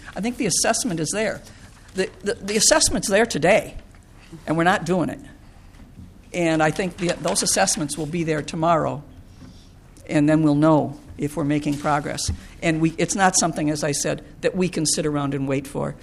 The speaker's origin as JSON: {"language": "English", "town": "St. Louis Park", "region": "Minnesota", "country": "United States", "tie": "born or raised there", "said": "I grew up in St. Louis Park. I didn't see a person of color. I didn't see anybody who didn't speak English."}